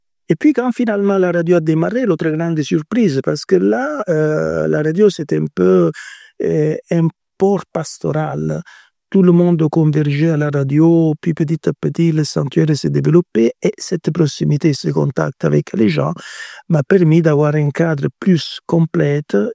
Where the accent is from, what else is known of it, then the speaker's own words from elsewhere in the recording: Italy; French is a second language; Parce que je suis italien.